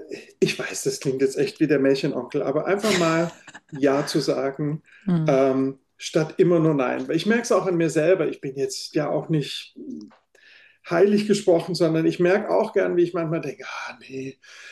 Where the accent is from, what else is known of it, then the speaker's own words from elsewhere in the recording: Baden-Württemberg, Germany; ich komme ja aus dem Schwabenland